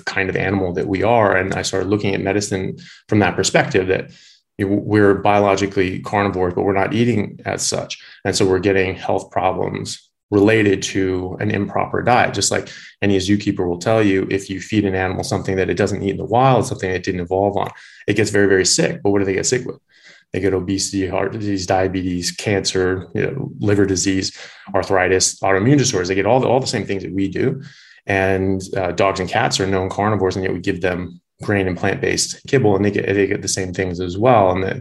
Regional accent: United States; now in Australia; So I'm an American doctor, but I practice here in Australia.

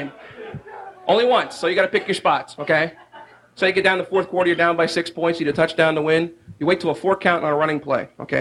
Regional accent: Ohio, United States; I mean, like, I'm from Ohio originally. For some reason, it's a terrible state for mascots.

